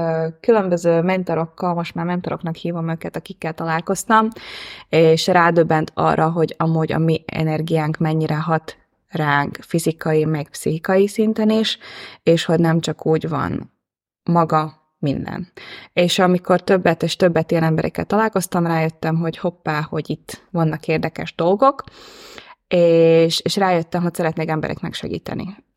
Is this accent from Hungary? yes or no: no; Slovakia; Mivel, hogy Szlovákiából származok, és mivel, hogy a határon élek, akkor így beszélem kiskorom óta a magyart meg a szlovákot is, és valójában ott élek mai napig.